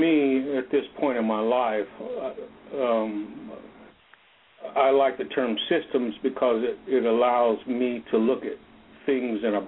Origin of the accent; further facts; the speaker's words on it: Ohio, United States; I grew up in Ohio, a farm kid, and my parents and my grandparents taught me a lot about this thing